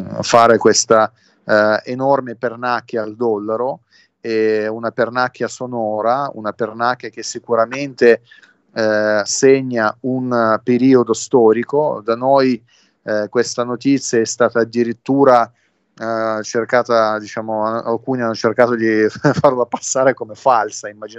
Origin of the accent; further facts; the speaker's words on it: Russia; Italian is a second language; now in Saudi Arabia; se vado in giro qua in Arabia, anche così, lavare la macchina o in supermercato, e qualcuno mi chiede tu di dove sei, dico io sono russo